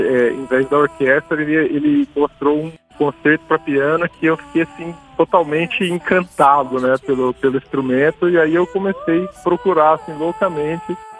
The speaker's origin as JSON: {"language": "Portuguese", "town": "Pontes e Lacerda", "region": "Mato Grosso", "country": "Brazil", "tie": "born or raised there", "said": "eu vim de uma cidadezinha que chama Ponte de Lacerda, que é uma cidade do interior aqui do Mato Grosso, né? Hoje eu resido aqui em Cuiabá, né, que é a capital."}